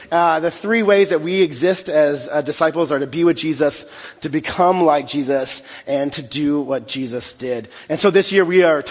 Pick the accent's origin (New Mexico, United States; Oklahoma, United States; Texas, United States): Texas, United States; but I grew up in Texas, so this was said in the South a lot.